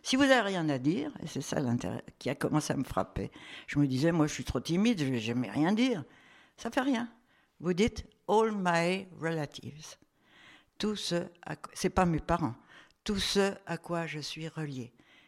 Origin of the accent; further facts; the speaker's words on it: Auvergne-Rhône-Alpes, France; Moi je suis savoyarde et on peut avoir entre nous que les touristes, ça les offense.